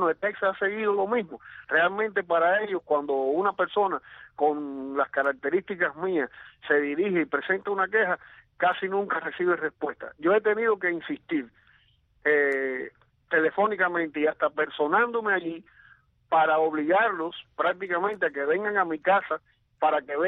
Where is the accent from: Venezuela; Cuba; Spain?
Cuba; yo soy cubano, nací en Cuba, vivo en Cuba